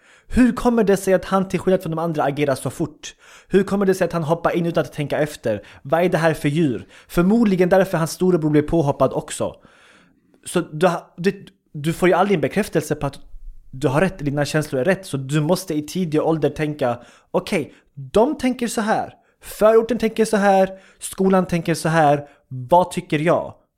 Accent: Sweden; born there; jag kommer från jag är född i Sverige, min familj eller min syskon allihopa födda i Sverige, jag kommer från invandrarbakgrund.

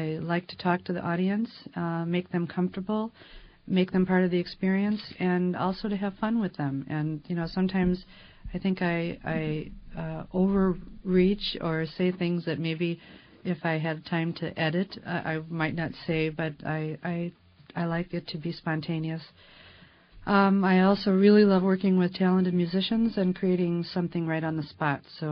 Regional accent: Chicago, Illinois, United States; I grew up in Chicago, Illinois.

